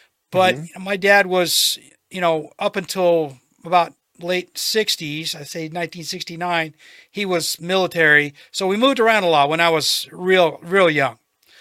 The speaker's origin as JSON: {"language": "English", "country": "Ireland", "said": "And things didn't go well because I'm Irish."}